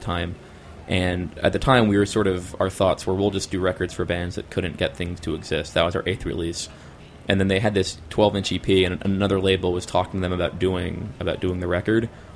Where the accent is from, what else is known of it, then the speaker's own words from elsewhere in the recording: New Jersey, United States; basically, I grew up in the Jersey area. I was going to a lot of shows in New Brunswick